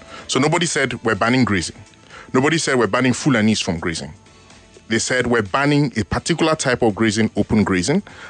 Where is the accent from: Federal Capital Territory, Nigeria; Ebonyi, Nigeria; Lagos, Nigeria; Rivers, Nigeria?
Rivers, Nigeria; Port Harcourt; we grew up here in Nigeria. When I was younger, the herdsmen would pass through my hometown, Port Harcourt.